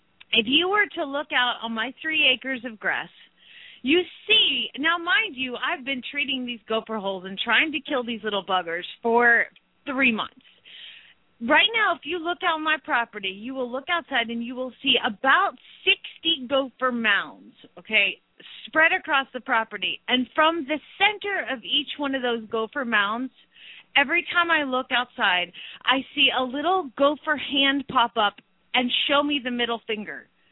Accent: Phoenix, Arizona, United States; from Phoenix, Arizona

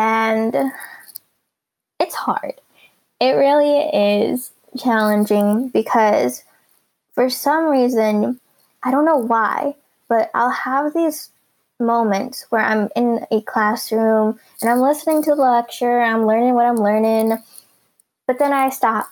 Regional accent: United States; And it's just, I'm a three-dimensional person, especially being Filipino-American.

